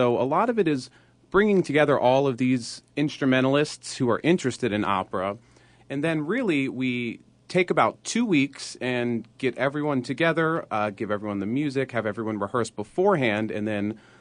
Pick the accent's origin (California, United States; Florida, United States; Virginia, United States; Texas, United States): Virginia, United States; Richmond; I'm originally from the Richmond area as well.